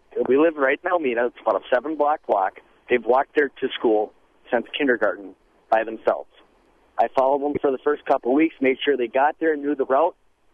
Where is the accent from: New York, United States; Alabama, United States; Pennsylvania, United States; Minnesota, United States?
Minnesota, United States; St. Paul; Yeah, I grew up in St. Paul, Minnesota. Used to walk a mile out of school uphill both ways, of course.